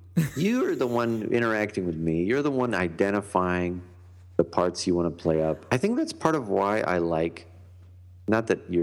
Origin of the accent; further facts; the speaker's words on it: West Coast, United States; I'm sorry. I'm from the West Coast.